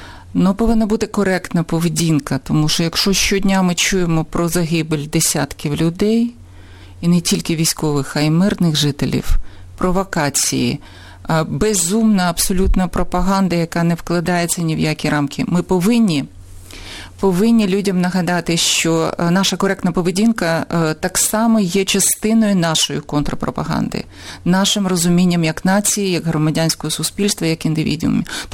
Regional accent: Kyiv, Ukraine; тому що ми кияни, серед нас є корінні кияни в третьому поколінні

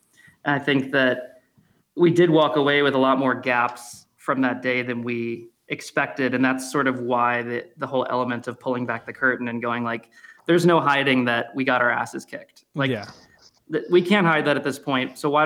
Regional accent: Chicago, Illinois, United States; moved away as an adult; now in New England, United States; I've kind of caught the New England bug because I grew up in Chicago, pretty flat out there. So coming here for college and then afterward, the last 10 years

